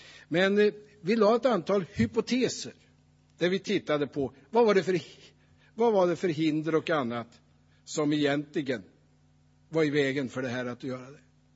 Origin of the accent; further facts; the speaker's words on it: Västernorrland County, Sweden; Det här är den finaste och vackraste klyftan i mina hemtrakter, där Ronja Rövardotter spelades in i Skuleberget.